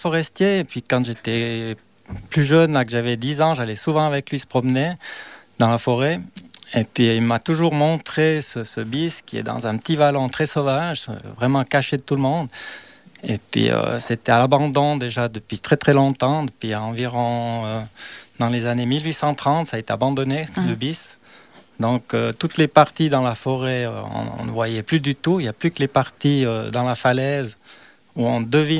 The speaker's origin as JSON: {"language": "French", "town": "Vercorin", "region": "Valais", "country": "Switzerland", "tie": "born or raised there", "also_born_or_lived": "Chalais", "said": "Bon, je suis né à Chalais. Et puis après, je suis monté à Vercorin, donc je connais vraiment par cœur le coin."}